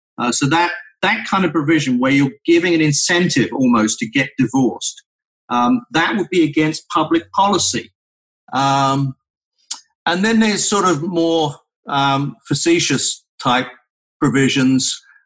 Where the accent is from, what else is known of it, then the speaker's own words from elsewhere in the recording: England, United Kingdom; accent: English; moved away as an adult; also born or lived in New York; now in California, United States; You could probably tell by the accent that I'm English, originally from England.